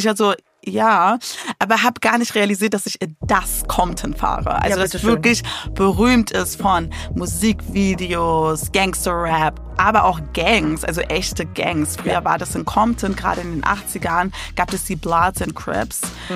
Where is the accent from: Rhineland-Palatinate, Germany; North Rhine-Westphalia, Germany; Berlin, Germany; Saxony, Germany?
Berlin, Germany; würde ich jetzt als Berlinerin sagen